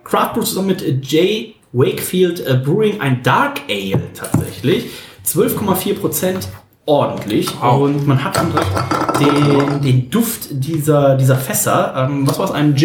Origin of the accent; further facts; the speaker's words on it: Hamburg, Germany; Hier bei uns in Hamburg, auch in einer super schönen Location unten am Fischmarkt.